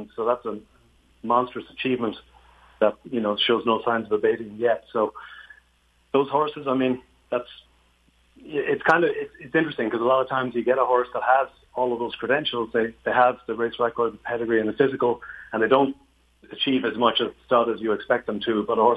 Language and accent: English; Ireland; now in United States; I mean, when I grew up in Ireland and was watching racing through the 80s